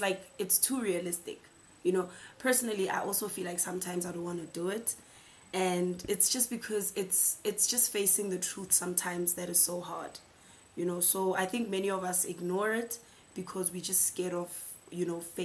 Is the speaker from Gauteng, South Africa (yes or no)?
yes; Tembisa, Gauteng, South Africa; I am born and bred in Tembisa